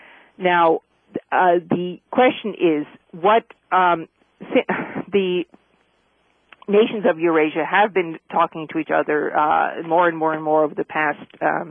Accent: New York, United States; now in Germany; I've lived in Europe. I'm American, obviously, from New York, but I've lived in Europe since in Germany here for 85.

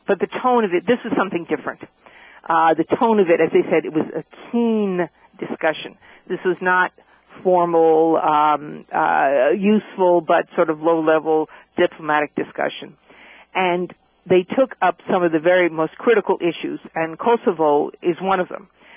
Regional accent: New York, United States; now in Germany; I've lived in Europe. I'm American, obviously, from New York, but I've lived in Europe since in Germany here for 85.

